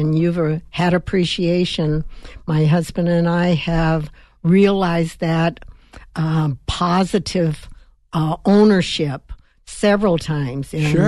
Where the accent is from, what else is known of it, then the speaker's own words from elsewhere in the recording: Tucson, Arizona, United States; I grew up in Tucson.